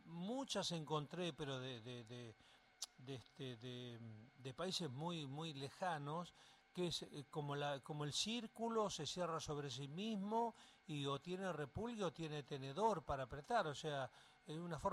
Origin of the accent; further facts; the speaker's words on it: Argentina; todos somos argentinos.